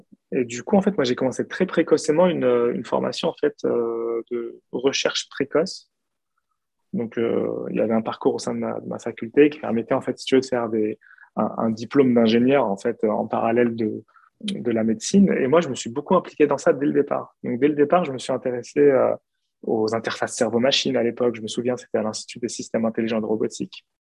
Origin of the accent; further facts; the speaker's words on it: Île-de-France, France; moi j'ai grandi en région en Île-de-France, en région parisienne.